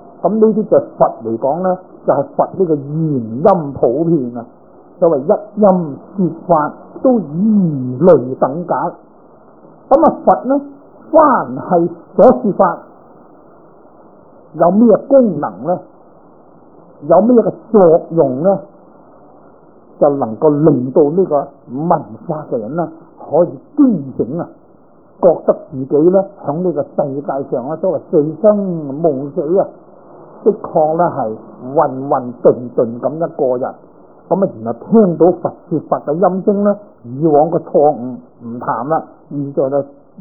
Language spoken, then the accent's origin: Cantonese; Guangdong, China; now in San Francisco, United States; 你就广东自己，我系广东人，你就广东啊！咁我喺三藩市咧